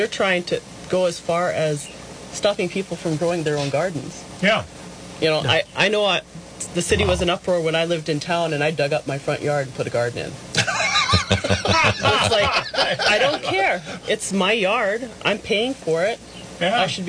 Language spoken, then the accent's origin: English; Chaseley, North Dakota, United States; I'm from Chaseley, North Dakota. So I'm a farmer.